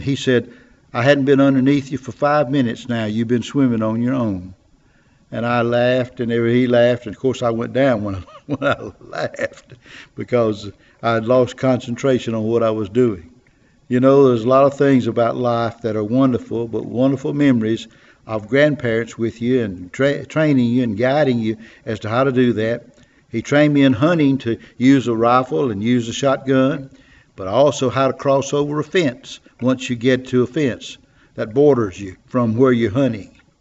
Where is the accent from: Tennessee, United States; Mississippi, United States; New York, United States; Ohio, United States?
Mississippi, United States; Kosciusko; I was growing up in Otala County down in Kosciuszko, Mississippi, back 74 years ago.